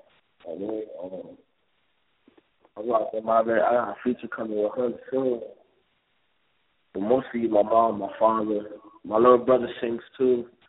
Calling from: Paterson, New Jersey, United States; from Paterson, New Jersey, Pakistan. Paterson, New Jersey

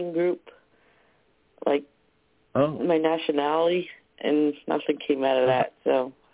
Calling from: New Jersey, United States; from New Jersey.

